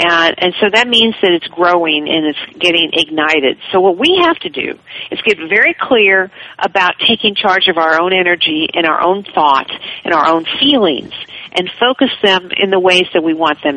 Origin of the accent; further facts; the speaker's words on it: Missouri, United States; also born or lived in Chicago; I grew up in Missouri and in Chicago, and then I went to Texas to school.